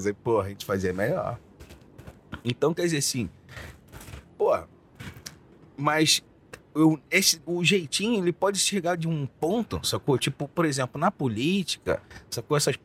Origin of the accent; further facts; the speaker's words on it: Rio de Janeiro, Brazil; não é porque eu sou do Rio